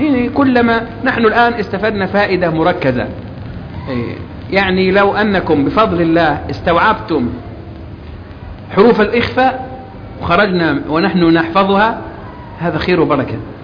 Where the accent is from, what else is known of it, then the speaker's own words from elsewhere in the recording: Egypt; يعلم بالضرورة هنا عندنا في مصر.